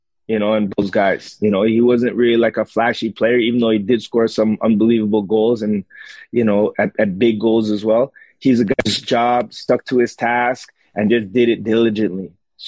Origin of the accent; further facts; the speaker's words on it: Toronto, Ontario, Canada; because this is my hometown. I want it to be well represented. I didn't like, you know, playing, you know, when you're hearing other guys in leagues, like, man, Toronto, man, Field Stadium sucks.